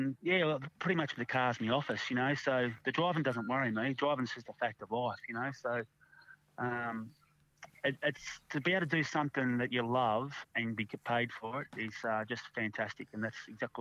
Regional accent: Briagolong, Victoria, Australia

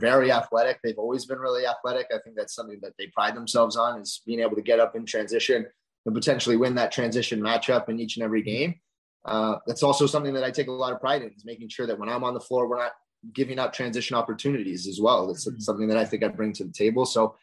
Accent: Sarnia, Ontario, Canada; And then I was originally, I'm from Sarnia, Ontario.

